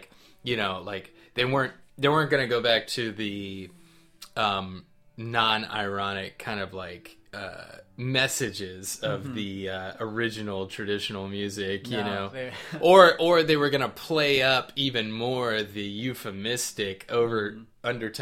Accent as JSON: {"language": "English", "region": "Kentucky", "country": "United States", "tie": "born or raised there", "lives_now": "Austin, United States", "said": "That's my wife, who, you know, we're both Kentuckians, and we were growing up in Kentucky."}